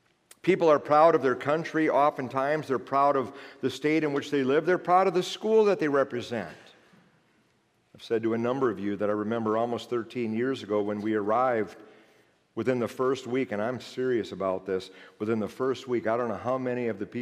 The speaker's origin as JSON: {"language": "English", "region": "Iowa", "country": "United States", "said": "And I would look at them and say, I'm from Iowa. I'm not even an Iowa fan."}